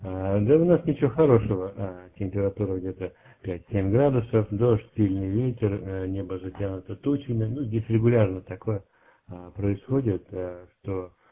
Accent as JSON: {"language": "Russian", "town": "Yaroslavl", "region": "Yaroslavl Oblast", "country": "Russia", "also_born_or_lived": "Kostroma", "said": "я так сказать, из Ярославля, но большую часть времени жил в Костроме, и до сих пор, так сказать, я не то чтобы уехал, да, я где-то половину живу там, половину здесь"}